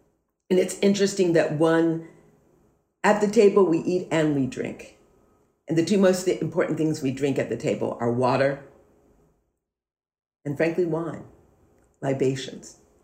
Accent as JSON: {"language": "English", "town": "Detroit", "region": "Alabama", "country": "United States", "tie": "born there", "said": "remember I told you I was born in Detroit, Alabama"}